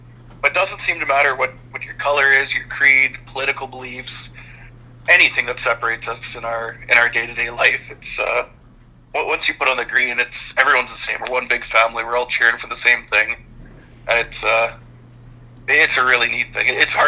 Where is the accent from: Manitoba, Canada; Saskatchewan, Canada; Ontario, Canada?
Saskatchewan, Canada; growing up in the Wheat Province